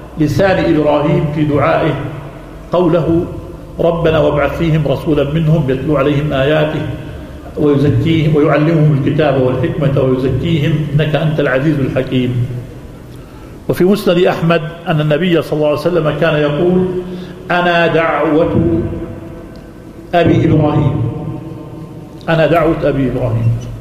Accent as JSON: {"language": "Arabic", "country": "Jordan", "said": "في عدة أماكن في بلدنا الأردن المحروس"}